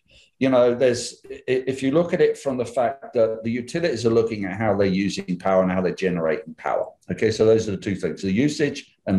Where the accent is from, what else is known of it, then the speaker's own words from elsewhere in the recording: United Kingdom; now in United States; you can tell by my accent. I come from this little island outside of Europe there, or, you know, called the UK. But I'm living here over here in the US now